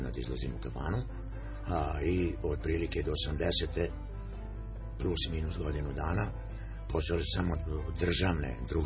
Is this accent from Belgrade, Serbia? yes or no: yes; Belgrade, Serbia; Pa na Fontani, tu sam od 57. godine.